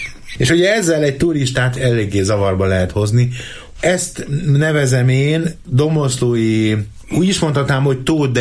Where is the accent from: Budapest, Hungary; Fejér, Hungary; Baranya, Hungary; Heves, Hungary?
Heves, Hungary; Gyöngyös; Gyöngyös, az én szülővárosom, ahol pillantásoktól függ, hogy éppen síkvidéket vagy hegyvidéket látsz.